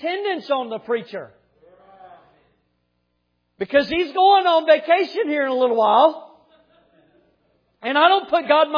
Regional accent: Florida, United States; He's from California and I'm from Florida.

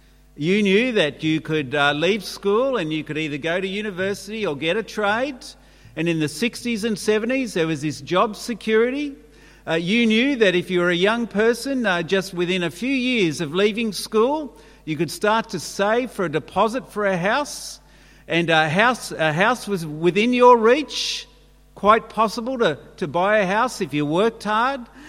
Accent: Sydney, New South Wales, Australia; I grew up in Sydney, and just about every suburb in Sydney had three or four churches.

